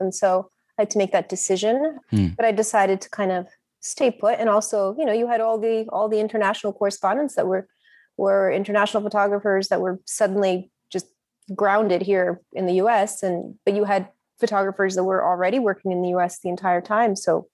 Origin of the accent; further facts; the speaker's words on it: Romania; now in Canada; I was born in Romania in a rural village under communism. This is before communism fell in 87. No, in 89 it fell, sorry. So I was raised by my grandparents in this little village.